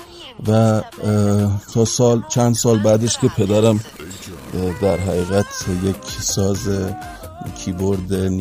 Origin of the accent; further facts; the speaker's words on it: Shiraz, Fars, Iran; born there; اصالتا که ما شیرازی هستیم، من شیراز به دنیا آمدم به همراه برادرم.